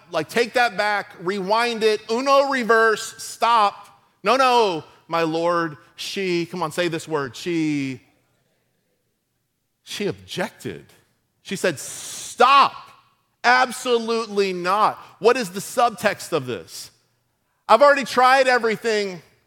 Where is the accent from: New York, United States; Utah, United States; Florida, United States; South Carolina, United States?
Florida, United States; West Palm Beach; I grew up in West Palm Beach, and West Palm Beach is funny because West Palm Beach is known for its extravagance, its opulence.